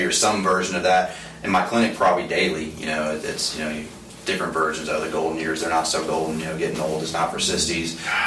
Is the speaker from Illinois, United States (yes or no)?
no; Florida, United States; now in Baton Rouge, United States; And then, here in Baton Rouge, I'm not from Louisiana. Like I said, I played ball over at Florida State. I grew up in Florida. But we've been here a while.